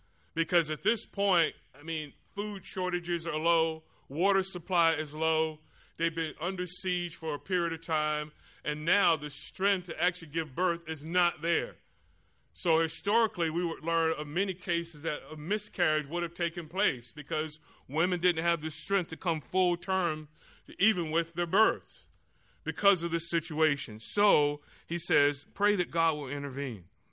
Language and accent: English; Orlando, Florida, United States; I grew up in Orlando, Florida.